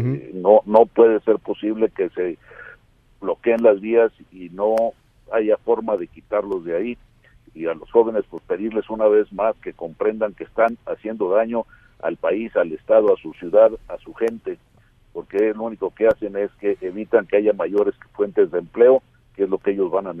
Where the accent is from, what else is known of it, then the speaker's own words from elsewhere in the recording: Mexico; Yo soy mexicano y conozco la temática.